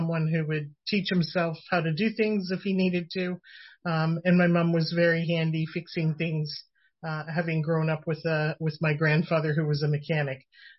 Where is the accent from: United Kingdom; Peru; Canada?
Canada; Ontario; first generation Canadian. My family arrived from the US prior to my birth. I was born in Eastern Ontario and grew up in Northern Ontario, with a brother and a sister.